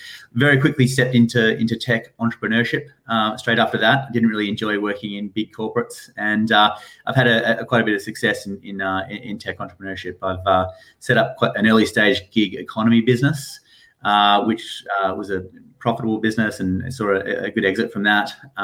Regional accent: Perth, Western Australia, Australia; moved away as an adult; now in United Kingdom; as we've established already. I'm from Perth in Western Australia.

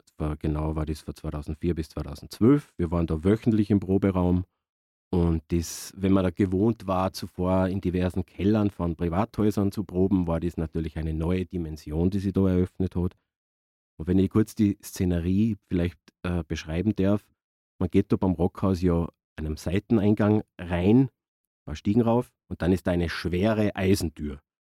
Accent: Salzburg, Austria; bin ich auch aus dem Innergebirg und bin auch dann in die Stadt gezogen mit Anfang 20

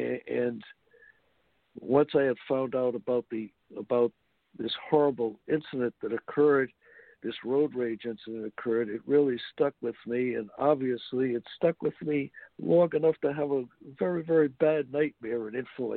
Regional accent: Woonsocket, Rhode Island, United States; not only Don and Sandra's, but my hometown of Woonsocket, Rhode Island.

